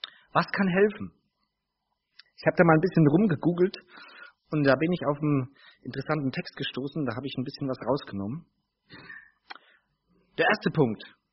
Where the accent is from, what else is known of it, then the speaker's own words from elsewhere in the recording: Bavaria, Germany; Ich bin Unterfranke. Hat jemand was gegen Unterfranken?